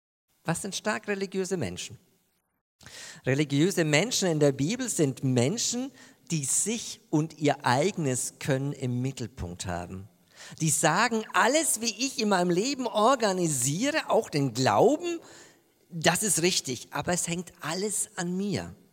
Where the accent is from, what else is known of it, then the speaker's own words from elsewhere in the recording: Bavaria, Germany; Also ich habe eine richtige Frau, nämlich eine Schwäbin, als Franke